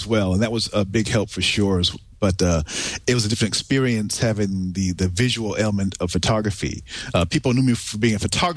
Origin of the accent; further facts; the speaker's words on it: New York, United States; But we grew up in New York, and my dad got me into photography.